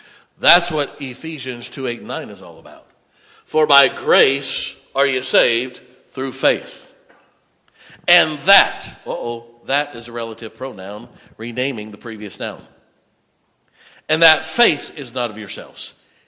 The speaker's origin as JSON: {"language": "English", "country": "United States", "said": "I'm an American. Amen."}